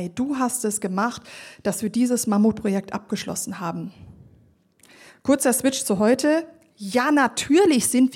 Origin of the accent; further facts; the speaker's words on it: Germany; Ihr könnt euch zurücklehnen, ihr seid Schweizer, ich bin Deutsche.